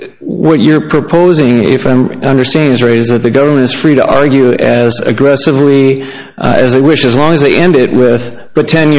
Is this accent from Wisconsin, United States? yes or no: yes; Madison, Wisconsin, United States; May it please the court … I'm from Madison.